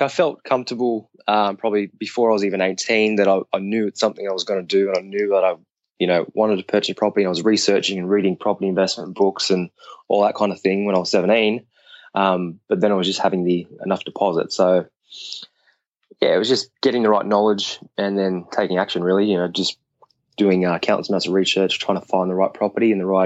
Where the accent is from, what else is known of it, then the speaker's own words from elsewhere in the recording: Mount Druitt, New South Wales, Australia; also born or lived in Western Sydney; So I grew up in Western Sydney in a suburb called Mount Druitt, which a lot of people probably have heard about, not being the most flashiest place.